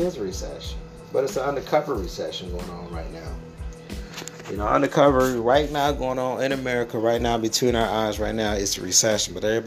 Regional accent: Detroit, Michigan, United States; I mean, you know, I'm from Detroit, Michigan.

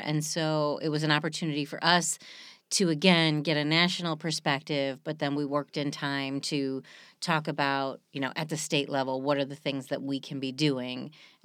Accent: Buffalo, New York, United States; We're originally from the Buffalo area, so just a quick trip over the border, and a lot of our friends and family members were there.

